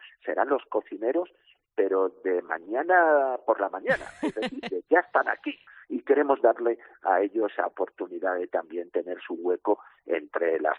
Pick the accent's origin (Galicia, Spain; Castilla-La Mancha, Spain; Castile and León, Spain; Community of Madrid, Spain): Castile and León, Spain; Cantimpalos; Pero podemos hablar del botillo, de la morcilla o del chorizo de mi tierra, de Segovia, de Cantimparos.